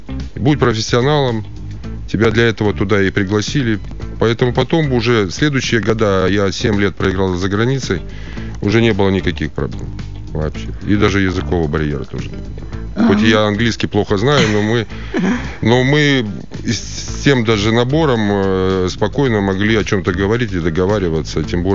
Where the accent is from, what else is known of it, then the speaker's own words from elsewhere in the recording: Western Belarus, Belarus; Да, я же сам родом из Западной Белоруссии, и у нас все время было, отец смотрел польское телевидение и музыка, и просто этот язык уже пошел изнутри.